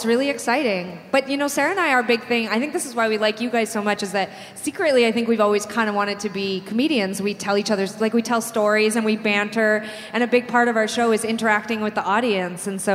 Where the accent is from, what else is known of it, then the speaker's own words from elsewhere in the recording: Canada; now in United States; We grew up in Canada.